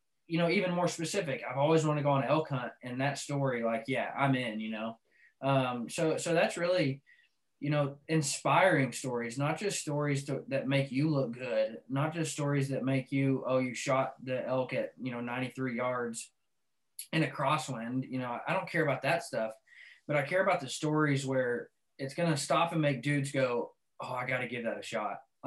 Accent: Arkansas, United States; I grew up in Arkansas, so I just love his little redneck sayings, man.

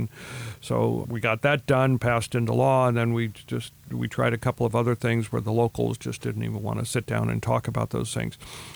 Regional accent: California, United States; I grew up in California.

